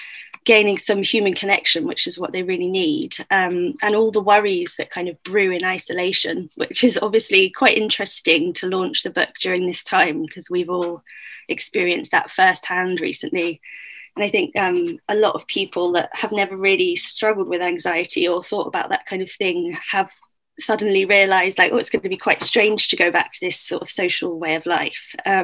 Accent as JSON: {"language": "English", "town": "Brighton", "region": "South East England", "country": "United Kingdom", "said": "So I'm from Brighton."}